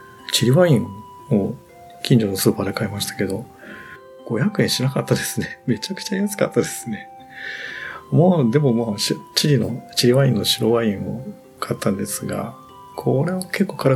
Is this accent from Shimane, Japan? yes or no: yes; Izumo, Shimane, Japan; 私が出身が出雲だったんで、まあ帰省、実家に帰省した時に